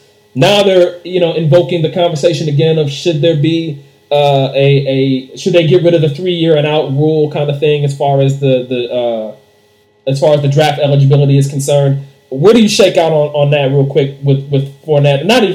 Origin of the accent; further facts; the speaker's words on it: Cleveland, Ohio, United States; you don't know this about me, but I'm from Cleveland, Ohio. So, you know, we're the underdog city.